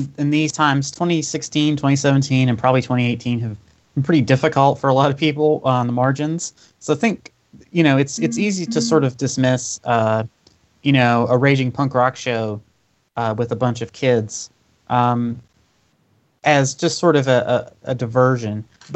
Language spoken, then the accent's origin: English; West Virginia, United States; I'm from West Virginia. I've lived here my whole life and plan to stay here, unlike most of my friends.